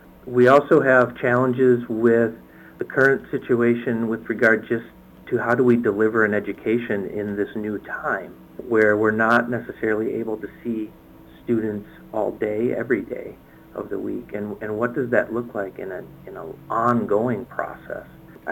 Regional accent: Winona, Minnesota, United States; growing up in Winona, I had

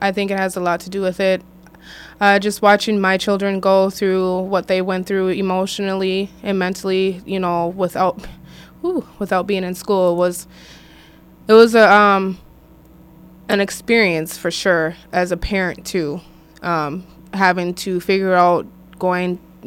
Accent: St. Paul, Minnesota, United States; I'm 32 years old. I was born and raised in St. Paul. My family moved a lot, so I really just basically all over St. Paul. That's where I'm from.

